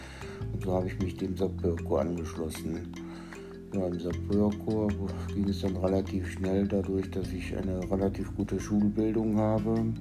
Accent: Neuss, North Rhine-Westphalia, Germany; Also ich wurde am 8.12.1963 geboren in Neuss. Ne? Bin auch in der Nähe von Neuss aufgewachsen, habe in Norf die Realschule besucht.

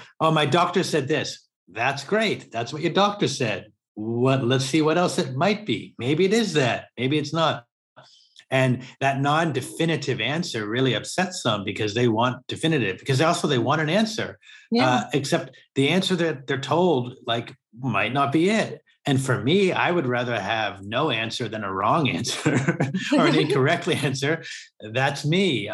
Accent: United States; And I grew up in America, where we're like, screw groups, I'm going to do it myself.

